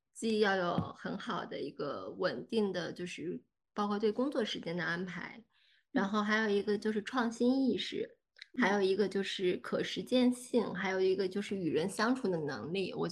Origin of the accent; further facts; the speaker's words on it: Qingdao, Shandong, China; 因为我在青岛长大